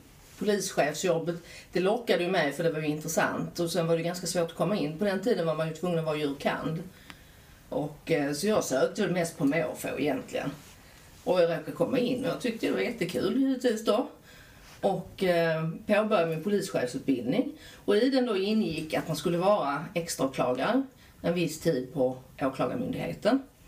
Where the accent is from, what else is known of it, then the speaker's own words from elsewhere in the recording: Malmö, Skåne, Sweden; also born or lived in Kristianstad; Jag föddes i Kristianstad och växte upp i Malmö.